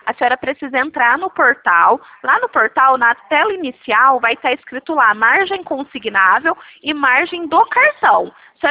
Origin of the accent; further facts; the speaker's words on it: Franca, São Paulo, Brazil; eu sou de Franca